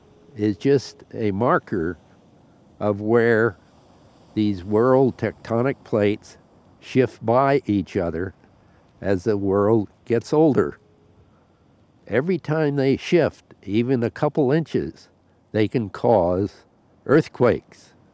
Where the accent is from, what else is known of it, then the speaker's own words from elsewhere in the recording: Petaluma, California, United States; I have a great love of California, having been born and raised in Petaluma.